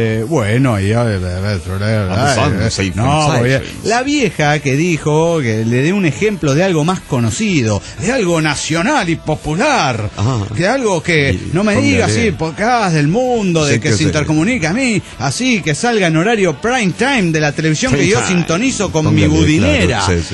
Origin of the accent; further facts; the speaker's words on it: Juliaca, Puno, Peru; de Juliaca, Perú.